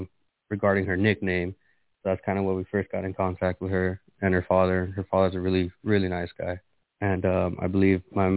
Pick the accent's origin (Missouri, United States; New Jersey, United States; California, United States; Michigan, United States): California, United States; Oxnard; I grew up in Oxnard, California.